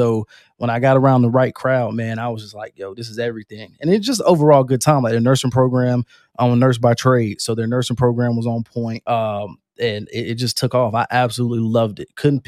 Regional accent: Rocky Mount, North Carolina, United States; So I'm from Rocky Mount, North Carolina, born and raised my whole life.

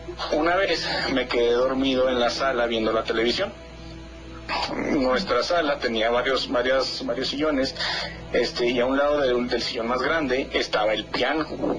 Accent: Mexicali, Baja California, Mexico; also born or lived in La Paz; cuando éramos muy pequeños nos fuimos de La Paz a Mexicali, y yo tendría 9 años, y crecimos toda la vida ahí hasta mis 24 años

